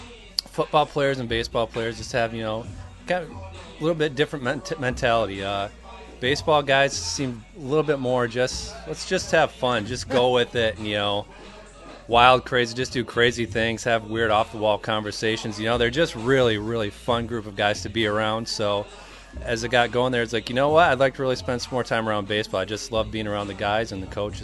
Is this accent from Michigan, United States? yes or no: yes; Westphalia, Michigan, United States; I grew up in Westphalia, Michigan. It's about 20-25 miles northwest of here, towards Grand Rapids. Really, really small town